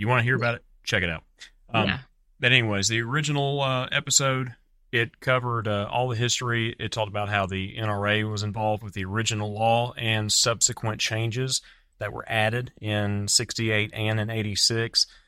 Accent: London, United Kingdom; accent: Cockney; Well, nobody wants to hear my accent. It's kind of cockney.

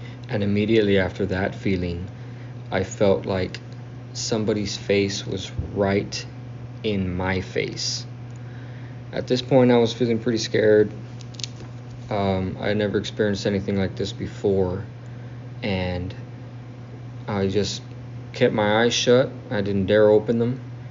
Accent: Texas, United States; I'm from South Texas.

